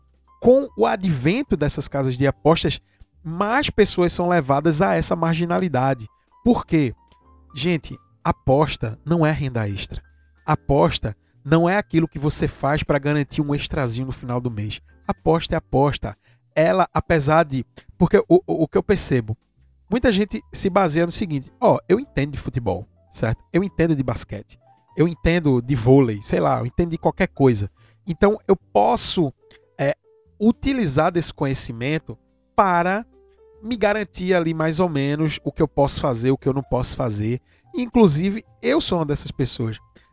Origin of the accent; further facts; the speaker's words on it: Pernambuco, Brazil; Eu sou de Pernambuco, Globo Esporte PE.